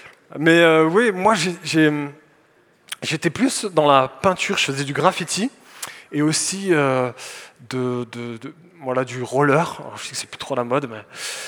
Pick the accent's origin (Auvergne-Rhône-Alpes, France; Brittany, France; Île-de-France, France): Auvergne-Rhône-Alpes, France; Lyon; Alors, moi je viens de Lyon avec une petite équipe